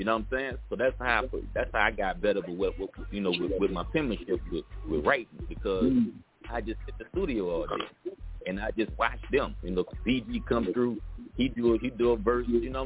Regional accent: New Orleans, Louisiana, United States; Like, if you say, man, I'm from New Orleans, are you doing this? They automatically give you, oh, man, he got to be a killer.

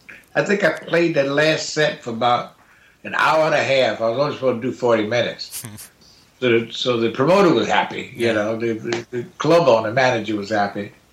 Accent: Virginia, United States; Clarence is originally from my hometown, he's from Virginia.

